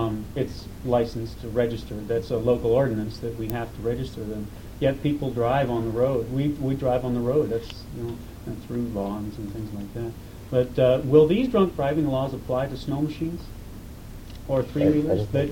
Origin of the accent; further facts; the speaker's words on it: Kotzebue, Alaska, United States; As I mentioned, I'm from Kotzebue.